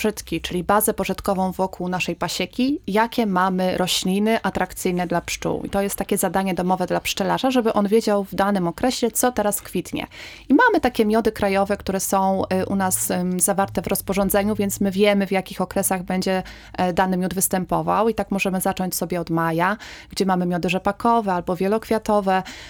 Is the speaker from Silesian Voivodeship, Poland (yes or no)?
no; Krosno, Subcarpathian Voivodeship, Poland; born there; Ja urodziłam się w Krośnie.